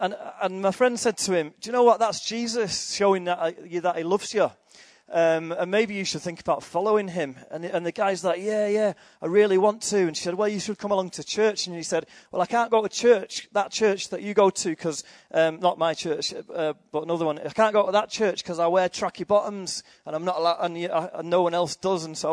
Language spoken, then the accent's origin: English; Salford, North West England, United Kingdom; And I'm from Salford. I grew up in Salford.